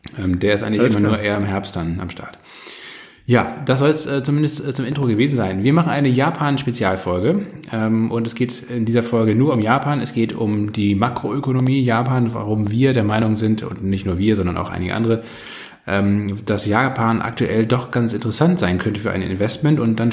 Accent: Kiel, Schleswig-Holstein, Germany; born there; obwohl ich gebürtiger Kieler bin.

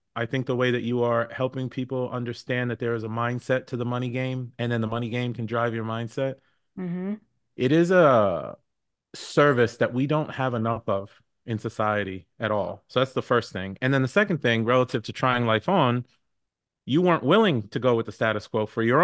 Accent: Boston, Massachusetts, United States; also born or lived in New York; now in Washington, United States; I was born in New York, raised in Boston, live in Washington, D.C. I know the East Coast.

